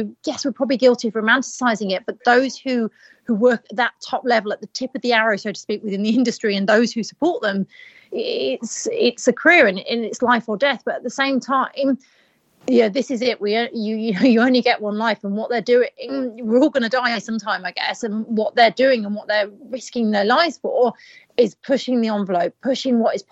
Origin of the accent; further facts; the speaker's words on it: Hull, Yorkshire and the Humber, United Kingdom; I grew up in Hull.